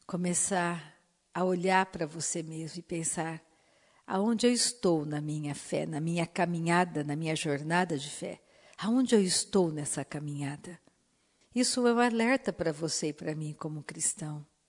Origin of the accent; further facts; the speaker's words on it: Brazil; born there; Momentaneamente estamos como brasileiros na nação brasileira, nascemos no Brasil.